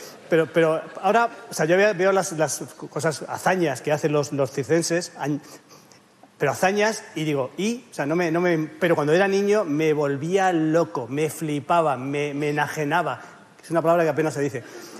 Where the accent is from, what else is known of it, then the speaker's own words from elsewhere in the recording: Madrid, Community of Madrid, Spain; En mi pueblo, en mi barrio, Carabanchel, de que los niños dijéramos tacos, estaba bien, era gracioso.